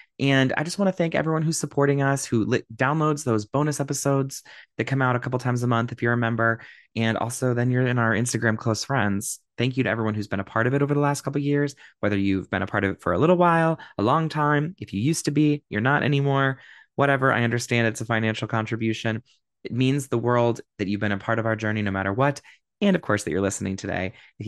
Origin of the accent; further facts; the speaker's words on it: Midwest, United States; Can you tell we're from the Midwest? Like, we love talking about the weather.